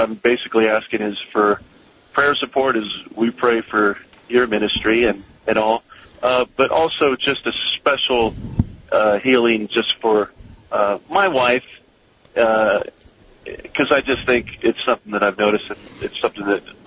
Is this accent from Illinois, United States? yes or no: no; El Paso, Texas, United States; now in Colorado, United States; we're transitioning from Colorado to Texas. My hometown's El Paso.